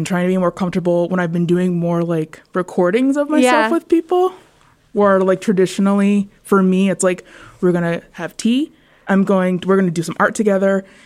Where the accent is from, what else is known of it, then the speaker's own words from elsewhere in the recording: Midwest, United States; And so with that Southern Ute kind of heritage, Southwest style, growing up in the Midwest, and then my father's family being from all over, so Africa, right?